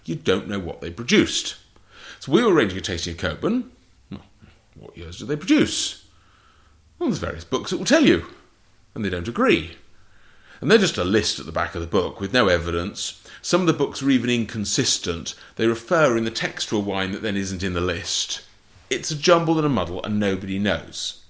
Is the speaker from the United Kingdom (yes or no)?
yes; England, United Kingdom; accent: English; I wouldn't learn Portuguese from me. My accent's very English